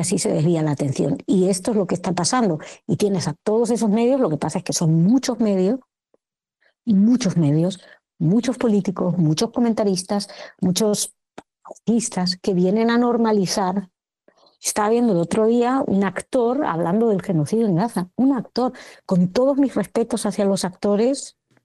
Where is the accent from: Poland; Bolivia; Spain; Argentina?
Spain; pero a mí, como española, me parece indignante.